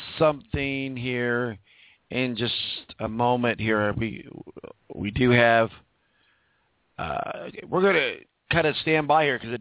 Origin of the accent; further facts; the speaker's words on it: Evansville, Indiana, United States; You're from Evansville, Indiana, my hometown.